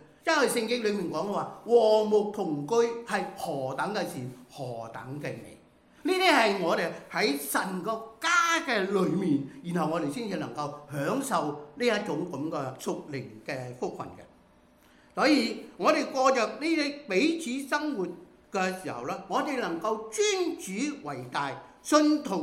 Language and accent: Chinese; China; 尤其是我们中国人，不会随便叫人家做阿爸的